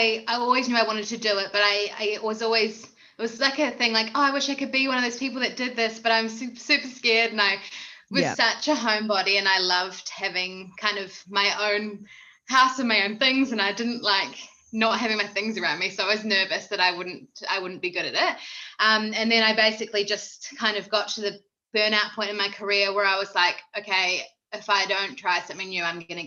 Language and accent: English; New Zealand; In case you couldn't tell, I am from New Zealand. So I'm a direct entry midwife from New Zealand.